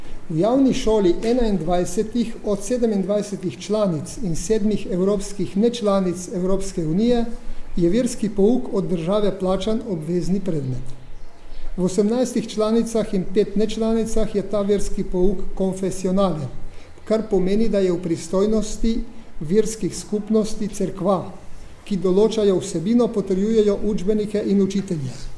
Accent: Barka, Coastal–Karst, Slovenia; Jaz sem rojen na Barki. To je vas. In tam sem hodil v prve štiri razrede osnovne šole.

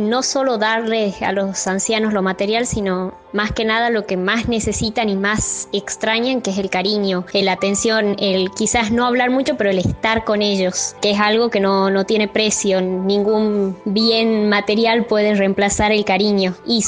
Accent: Tucumán, Argentina; soy de Tucumán, Argentina.

